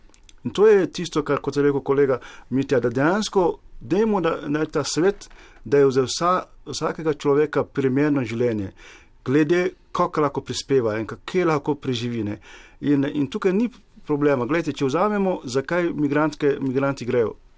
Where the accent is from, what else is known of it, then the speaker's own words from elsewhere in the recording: Mali; Slovenian is a second language; now in Slovenia; jaz sem iz Malija in sem tukaj, ne?